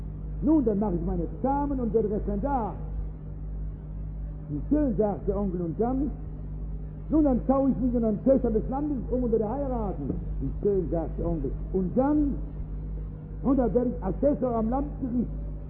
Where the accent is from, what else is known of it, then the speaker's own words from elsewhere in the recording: North Rhine-Westphalia, Germany; verzeihen Sie, ich bin aus dem Ruhrgebiet